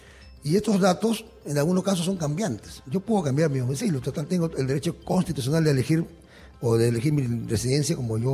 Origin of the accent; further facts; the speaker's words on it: Peru; nosotros tenemos como peruanos a veces la mala costumbre de no actualizar datos